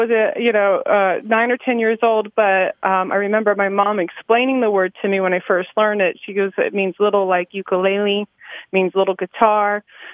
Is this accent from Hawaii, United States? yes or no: yes; Hawaii, United States; now in Indiana; when I was a kid of where I was had moved from Hawaii to Indiana